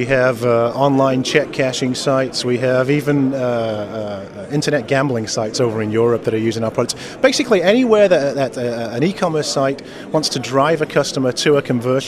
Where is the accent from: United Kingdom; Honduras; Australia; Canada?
United Kingdom; Manchester, North West England; now in Austin, United States; I'm from Austin, Texas, and originally from Manchester, England.